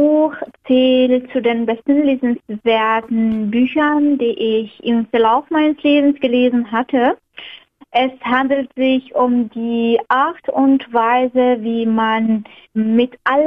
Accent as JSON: {"language": "German", "country": "Algeria", "said": "26 Jahre alt. Ich komme aus Algerien."}